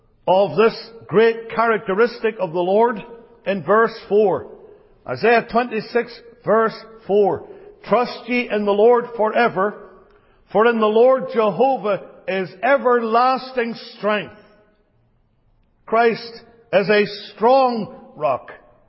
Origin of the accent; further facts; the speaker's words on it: Northern Ireland, United Kingdom; back in my home country in Northern Ireland. It's in County Down.